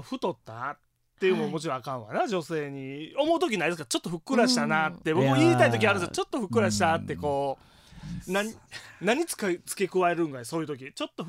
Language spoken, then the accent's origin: Japanese; Wakayama, Japan; accent: Wakayama dialect; 僕バリバリ和歌山弁やけどな